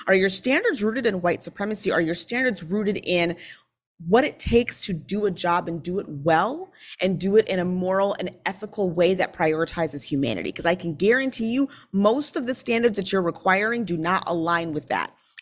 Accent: Minnesota, United States; accent: northern dialect; I am Minnesotan, first of all, so I have a northern dialect, and I was raised in suburban Minnesota, so I don't speak like I'm from Georgia, I don't speak like I'm from Tennessee

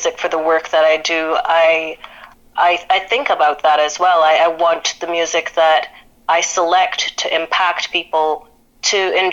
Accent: Trinidad & Tobago; I was born and raised in Trinidad, and pride for who I am was instilled in me from a very early age

